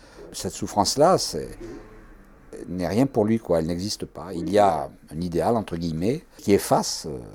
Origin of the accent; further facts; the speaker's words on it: France; Je peux être à l'étranger. Je suis français.